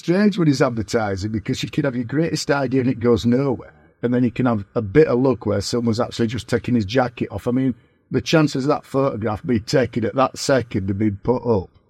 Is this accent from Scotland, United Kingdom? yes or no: no; Birstall, Yorkshire and the Humber, United Kingdom; born there; I was born in Birstall, which is probably 10 to 12 miles from Ellen Road.